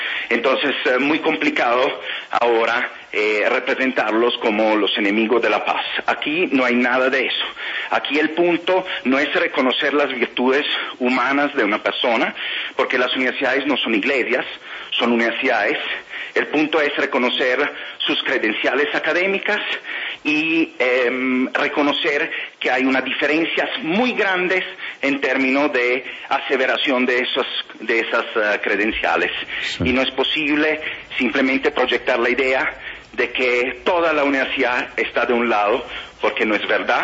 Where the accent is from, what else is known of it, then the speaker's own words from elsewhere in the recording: Italy; Sí, soy italiano, como europeo me gusta